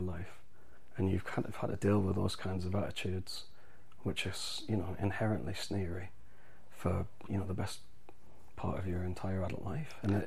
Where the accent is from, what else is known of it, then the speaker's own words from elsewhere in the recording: Sunderland, North East England, United Kingdom; now in London, United Kingdom; I'm from Sunderland and I moved to London, and so I've got a pretty good experience of both the cities